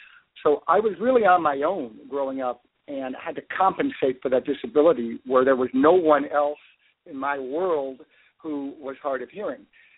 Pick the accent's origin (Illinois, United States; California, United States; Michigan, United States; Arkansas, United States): California, United States; Well, I grew up in Northern California, and I came down to Los Angeles to go to graduate school for filmmaking